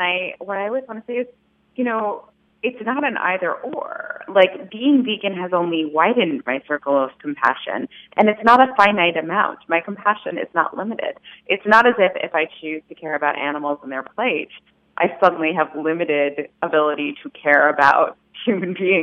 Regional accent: New York City, New York, United States; You know, I grew up in New York City. I didn't have much exposure to farm animals.

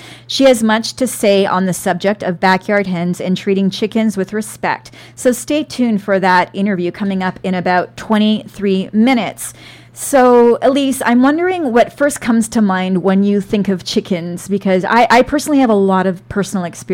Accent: British Columbia, Canada; my memories, I cherish these memories that I have as a child growing up on Vancouver Island.

